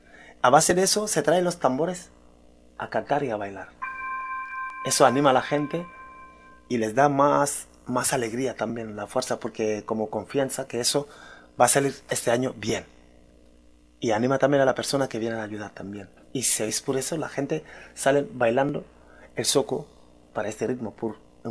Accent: Senegal; also born or lived in Canary Islands; now in Madrid, Spain; Pero en el 99 que salí de Senegal, veníamos para un contrato de trabajo que hacíamos en las Islas de Canarias.

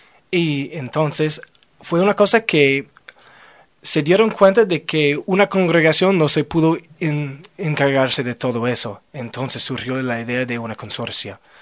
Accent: United States; Spanish is a second language; Sí, soy estadounidense

